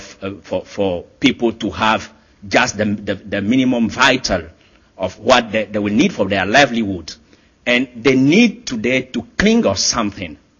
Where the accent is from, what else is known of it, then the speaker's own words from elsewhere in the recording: Togo; this new trend of fundamentalism in my home country, it's Togo